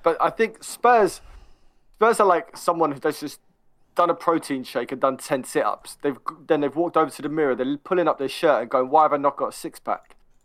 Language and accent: English; England, United Kingdom; I'm not even Italian anymore. I'm English.